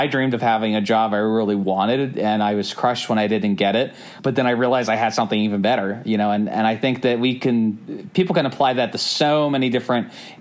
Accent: Aston, Pennsylvania, United States; No, I grew up in Aston, you know.

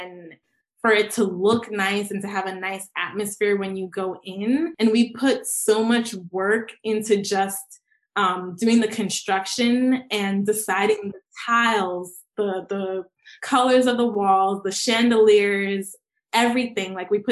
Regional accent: New York City, New York, United States; So I grew up in Jamaica, Queens, specifically Cambria Heights, but this is, you know, my hometown.

